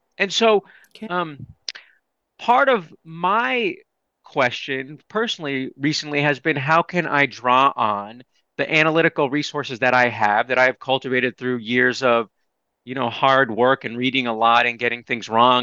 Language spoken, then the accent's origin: English; United States; I am Jewish American, as you know, and someone who'd be racialized as white.